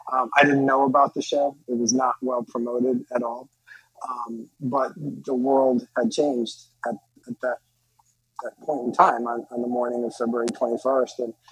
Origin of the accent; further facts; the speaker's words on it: Rhode Island, United States; I came from the rock world and I'm from Rhode Island.